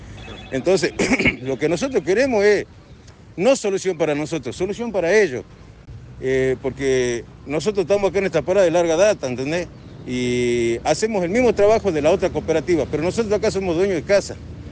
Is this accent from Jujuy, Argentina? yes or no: yes; Perico, Jujuy, Argentina; nosotros que somos de acá de Perico